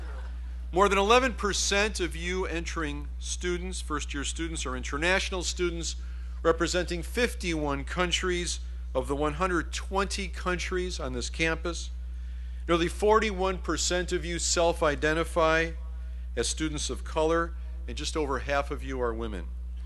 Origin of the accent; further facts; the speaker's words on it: California, United States; and I grew up in California.